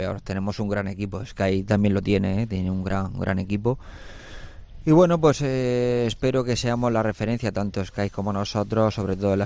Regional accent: Murcia, Region of Murcia, Spain; Por eso soy de Murcia.

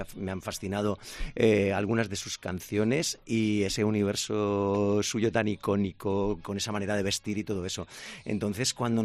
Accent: Balearic Islands, Spain; Pues encantado de estar en mi tierra, con una producción como esta

